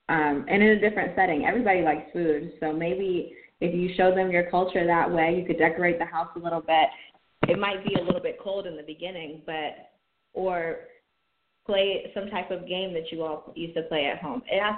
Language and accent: English; United States; Me, I'm from America too, so I'm not really aware or privy to things that are going on in different cultures